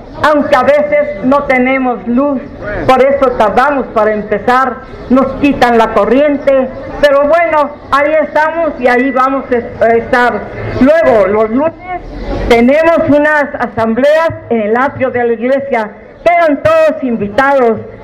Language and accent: Spanish; Tepoztlán, Morelos, Mexico; Somos mexicanos, defendamos nuestra patria, somos tepotecos, defendamos a Tepoztlán.